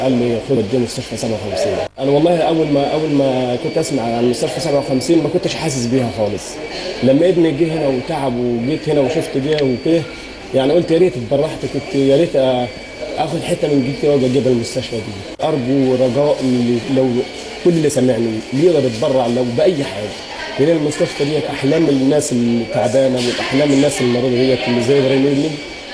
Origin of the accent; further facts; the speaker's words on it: Kafr El Sheikh, Kafr El Sheikh Governorate, Egypt; إحنا من كفر الشيخ.